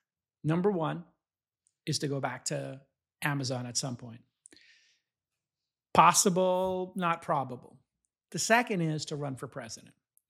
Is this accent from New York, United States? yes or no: yes; New York City, New York, United States; should run for mayor of New York and we should move there. And I was like, huh. And if Mondami destroys my hometown.